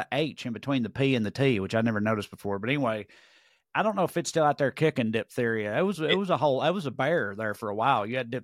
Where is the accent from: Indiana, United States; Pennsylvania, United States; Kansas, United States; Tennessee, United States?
Tennessee, United States; for me because I'm a Tennessee guy and he's from Mississippi, and it's like, I want people to know I'm from the South, but not Mississippi though